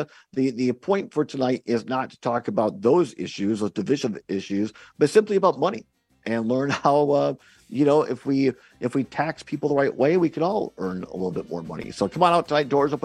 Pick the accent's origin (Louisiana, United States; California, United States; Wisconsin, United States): Wisconsin, United States; Richland Center; We're out here at Richland Center today, my hometown.